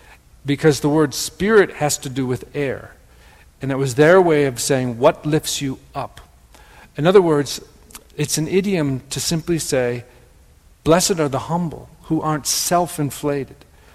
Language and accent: English; Wisconsin, United States; accent: Wisconsin; That's my Wisconsin accent, I guess.